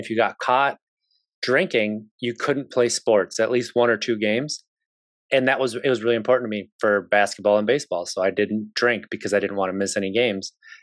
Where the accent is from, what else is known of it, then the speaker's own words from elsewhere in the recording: Wisconsin, United States; I grew up in Wisconsin, which is by far and away the highest consumers of alcohol in the United States.